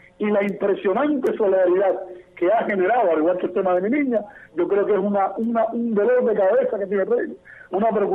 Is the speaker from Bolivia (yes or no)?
no; Cuba; somos ciudadanos cubanos que se nos prohíbe el derecho a salir de nuestro país.